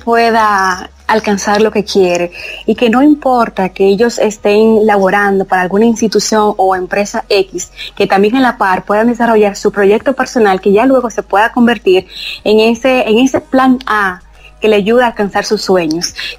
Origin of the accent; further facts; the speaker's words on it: Santiago de los Caballeros, Santiago, Dominican Republic; soy una orgullosa santiaguera, la ciudad corazón